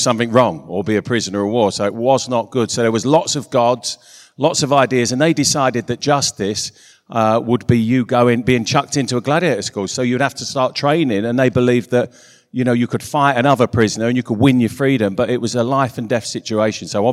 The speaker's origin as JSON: {"language": "English", "town": "York", "region": "Yorkshire and the Humber", "country": "United Kingdom", "said": "Well, actually, I'm from York. We're a bit backward there. We all go to church dressed like this, actually."}